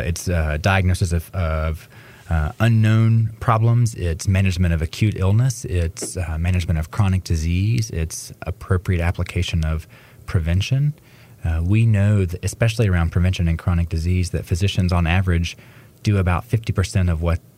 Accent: Fayetteville, North Carolina, United States; And I always thought I was going back to Fayetteville, my hometown. I had a building picked out on Hay Street, which is kind of the center of town

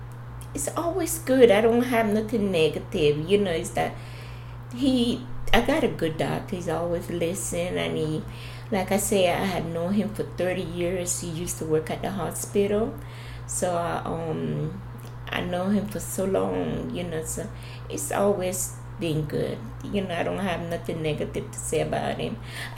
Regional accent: Panama; And I like, no, I'm Latina just like you. I'm from Panama.

